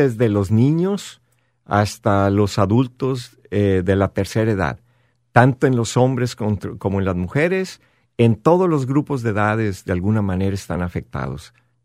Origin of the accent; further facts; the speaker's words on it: Guamúchil, Sinaloa, Mexico; now in United States; que yo soy mexicano. De hecho, soy de los inmigrados aquí en Estados Unidos. Yo vengo de México, soy sinaloense de un pueblo de Guamúchil, Sinaloa, de donde … donde creció. Tengo más de 20 años aquí en California